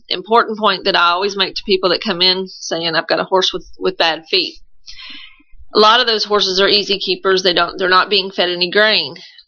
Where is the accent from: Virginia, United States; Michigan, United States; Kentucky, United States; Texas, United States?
Kentucky, United States; Lexington; now in Versailles, United States; Yeah, I grew up here in Lexington. I actually grew up maybe 3 miles from here. Over on Bryan Station Road.